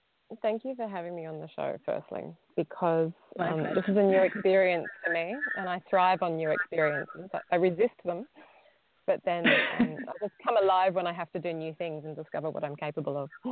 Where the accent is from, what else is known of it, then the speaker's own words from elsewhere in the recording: Sydney, New South Wales, Australia; Well, I grew up in Sydney.